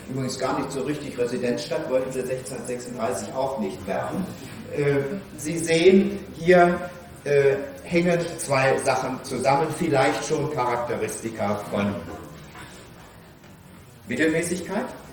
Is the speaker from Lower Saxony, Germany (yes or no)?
yes; Hanover, Lower Saxony, Germany; So habe ich mich nun also als echter Hannoveraner geoutet aus Hannover-Dören. Ich wohne heutzutage allerdings dort nicht mehr in der Region Hannover